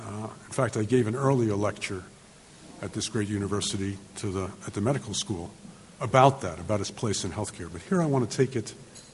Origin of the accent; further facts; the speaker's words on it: New York City, New York, United States; I grew up in New York City in the 1940s.